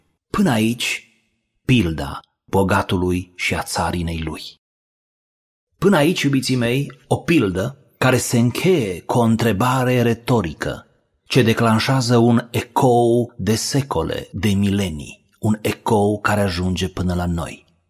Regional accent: Romania

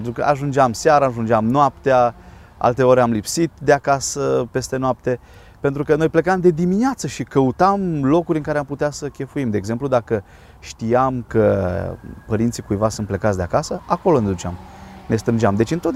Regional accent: Povergina, Timiș County, Romania; am crescut în sat, la sat. Am copilărit la Povergina, lângă Făget, și Făgetul e un orășel destul de liniștit.

